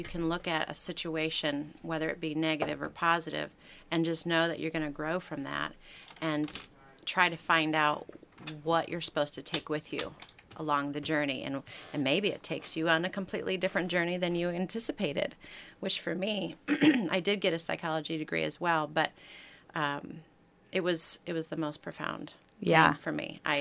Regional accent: Michigan, United States; I'm from Michigan.

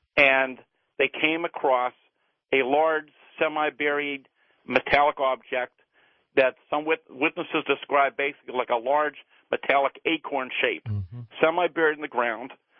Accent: Greensburg, Pennsylvania, United States; I was 16 when the event happened, about 12 miles from my hometown of Greensburg in a little village of Kecksburg, PA.

